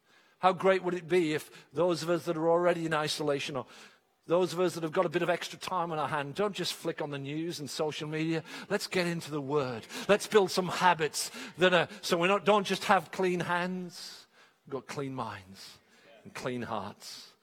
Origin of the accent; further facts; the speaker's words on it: England, United Kingdom; So you sit down with your coffee or your cup of tea, because we're English, and firstly, you read the scripture.